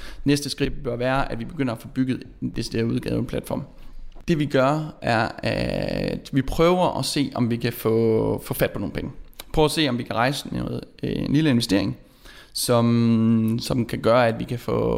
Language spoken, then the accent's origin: Danish; Vadum, North Denmark Region, Denmark; Kasper, han er en bunderøv ligesom mig selv. Han er fra Brovst, jeg er fra Vadum.